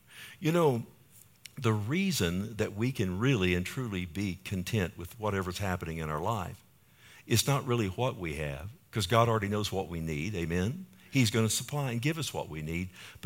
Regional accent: Texas, United States; If you know, I'm a Texan, and many of you are Texans, and if you're not, I'll pray for you after the service.

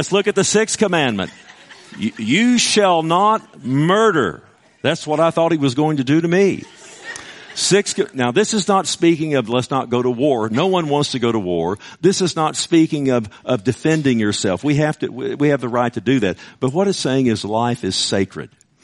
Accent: Keller, Texas, United States; We grew up in Keller on the farm, okay?

